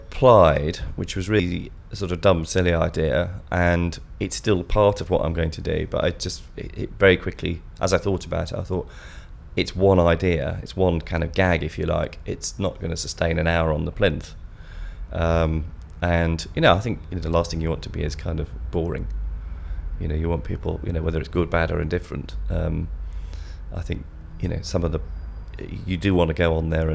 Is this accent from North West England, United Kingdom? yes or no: yes; Manchester, North West England, United Kingdom; I was born on the 7th of May 1958 and I'm from Manchester.